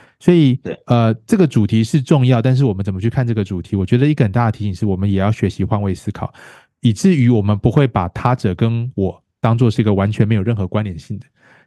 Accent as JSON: {"language": "Chinese", "country": "Taiwan", "tie": "born or raised there", "said": "我从小在台湾长大嘛"}